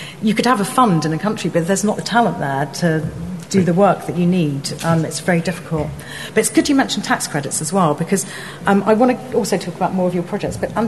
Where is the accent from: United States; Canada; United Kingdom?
United Kingdom; London; I can say that because I'm from London.